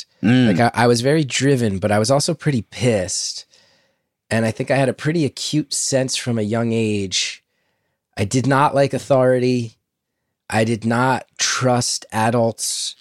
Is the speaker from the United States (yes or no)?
yes; New Jersey, United States; And also growing up in North Jersey, we had the extra added bonus of them saying